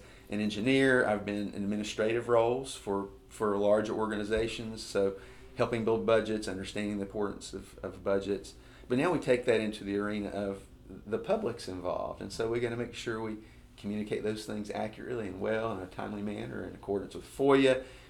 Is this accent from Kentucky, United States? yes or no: yes; Kentucky, United States; So I grew up in Kentucky, went to law school at University of Louisville, came out of law school and went to work for sort of a large regional firm.